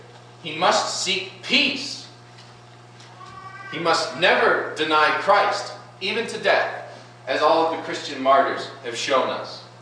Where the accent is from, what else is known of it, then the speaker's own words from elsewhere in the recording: United States; I'm an American. I let off $200 of fireworks on July 4th.